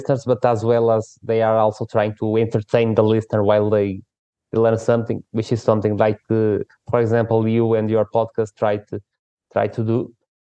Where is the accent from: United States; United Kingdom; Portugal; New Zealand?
Portugal; English is a second language; It's a master's degree in the audiovisual communication. I'm from Portugal.